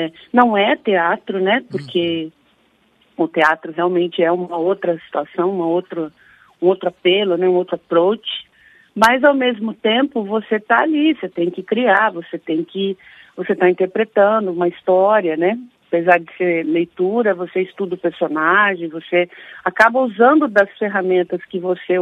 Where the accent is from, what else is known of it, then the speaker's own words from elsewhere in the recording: Londrina, Paraná, Brazil; Londrina que é a cidade de onde eu venho